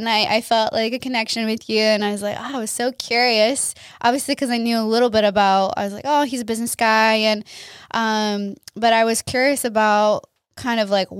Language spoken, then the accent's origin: English; Miami, Florida, United States; I liked it because I'm from Miami.